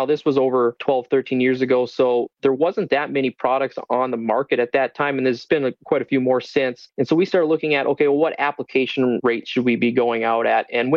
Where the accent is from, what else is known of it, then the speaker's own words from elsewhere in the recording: North Dakota, United States; Yeah, I'm born and raised in North Central North Dakota, way up there near the Canadian border almost